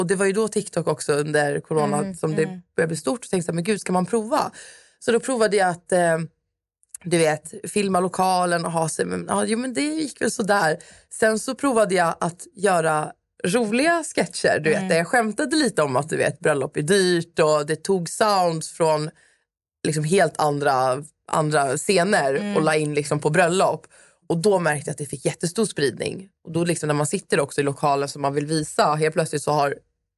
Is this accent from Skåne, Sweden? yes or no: no; Stockholm, Stockholm County, Sweden; now in Södertälje, Sweden; Jag är uppvuxen i Stockholm, på Södermalm.